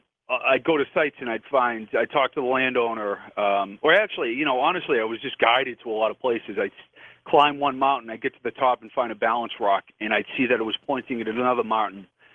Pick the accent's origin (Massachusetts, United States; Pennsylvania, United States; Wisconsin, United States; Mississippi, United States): Massachusetts, United States; Boston; now in Ashfield, United States; I grew up in Boston, and I went to UMass about 20 years ago, and now I live in a small town in western Mass called Ashfield.